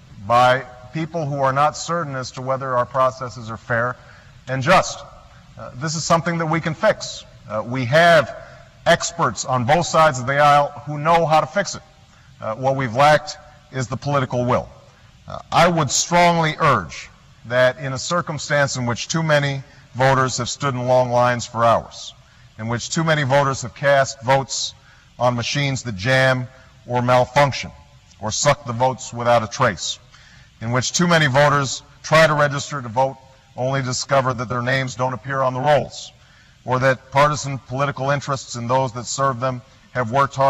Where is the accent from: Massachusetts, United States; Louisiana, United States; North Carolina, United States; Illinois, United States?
Illinois, United States; Chicago; Keep in mind, I come from Cook County, from Chicago, in which there's a long record of these kinds of problems taking place